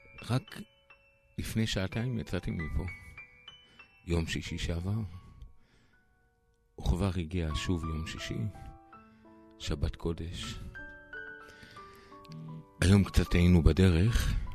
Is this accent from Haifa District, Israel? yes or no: yes; Kiryat Ata, Haifa District, Israel; אני גדלתי ברחוב יוספטל בקריית אתא. שכונה בינונית.